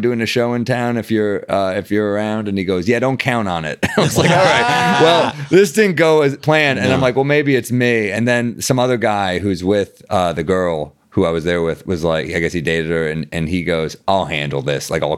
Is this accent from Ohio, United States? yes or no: no; New York, United States; I'm like, hey, man, I'm from New York.